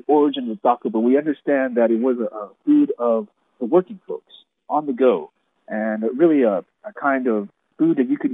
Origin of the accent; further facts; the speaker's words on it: Arizona, United States; It's stuff I grew up with as Mexican American in Arizona.